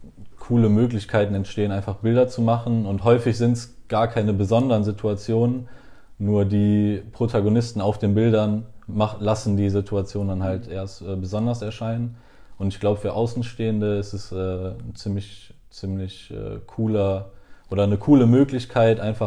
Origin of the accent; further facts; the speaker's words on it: Cologne, North Rhine-Westphalia, Germany; durch dieses Aufwachsen in Köln und hier geboren zu sein und auch meine beiden Eltern sind in Köln geboren und hier aufgewachsen, kriegt man ja so ein bisschen diesen Lokalpatriotismus so mit in die Wiege gelegt.